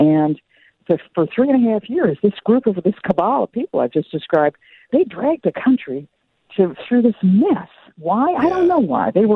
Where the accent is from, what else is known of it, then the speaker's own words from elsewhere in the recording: New York, United States; now in Florida, United States; Well, can I just tell you, I'm in Florida. My husband and I came from New York to Florida to be with our brand new grandson in the first week of March, and we just decided what the heck we're going to stay.